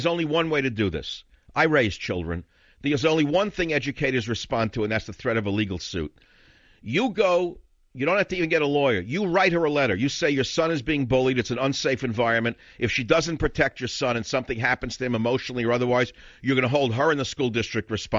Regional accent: San Francisco, California, United States; who was raking in the cash yesterday in my hometown of San Francisco.

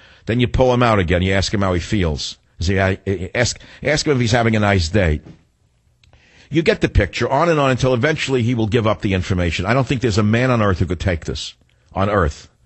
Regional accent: New York, United States; accent: New York; I almost sounded like I was from New York for a minute. I better be careful. I meant to say summer. No, I reverted back to my New York accent.

